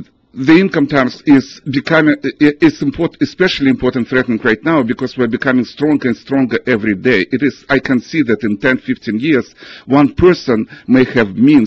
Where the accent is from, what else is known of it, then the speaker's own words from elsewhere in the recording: Russia; now in United States; I came from Russia in 1980, and I know that sometimes I feel even that I came from the future to United States.